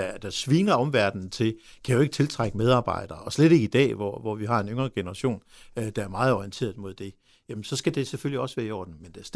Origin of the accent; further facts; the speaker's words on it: Aarhus, Central Denmark Region, Denmark; Jeg er fra Aarhus, som I kan høre på min sprog, så når jeg siger sort, lort og 14, ikke, så det er meget tydeligt.